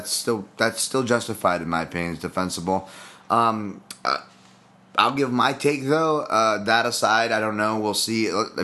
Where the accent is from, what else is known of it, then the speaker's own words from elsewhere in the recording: Hawaii, United States; you hear me talking about being Hawaiian?